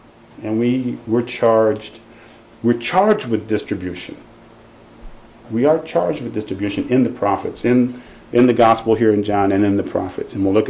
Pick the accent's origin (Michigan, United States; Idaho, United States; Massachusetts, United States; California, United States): Michigan, United States; And I grew up in Michigan where unions are real strong